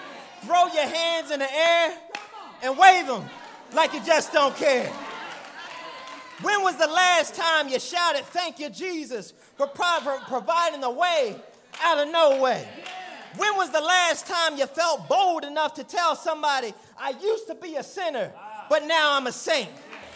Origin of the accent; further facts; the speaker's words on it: Philadelphia, Pennsylvania, United States; You see, growing up in Philly, every now and then, someone would throw a house party.